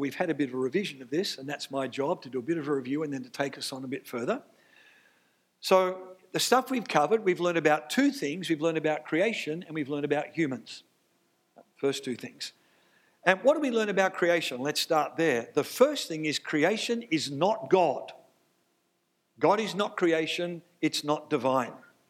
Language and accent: English; Australia; I come from Australia.